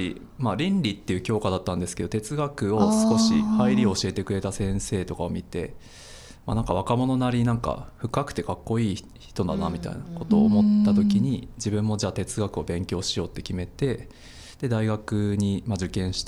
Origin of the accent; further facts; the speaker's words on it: Aichi, Japan; moved away as an adult; now in Tokyo, Japan; 愛知から上京してきて